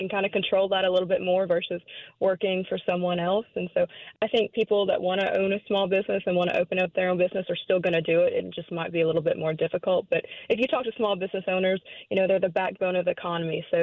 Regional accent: Louisiana, United States; I'm from the North Shore, so St. Tammany Corporation, I know, offers a lot of benefits for people wanting to start their own business.

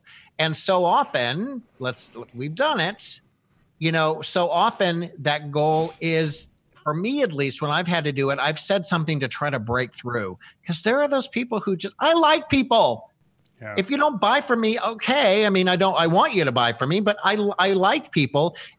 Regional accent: Midwest, United States; Erin and I are the same age. And we're from Midwestern college towns.

